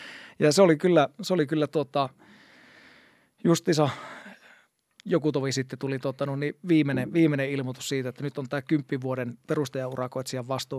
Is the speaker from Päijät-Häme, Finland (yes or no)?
no; Raahe, North Ostrobothnia, Finland; now in Helsinki, Finland; mä oon siis lähtöisin Raahesta ja asutaan tätä nykyään vaimokas tuossa Viikinmäessä ja 3 lasta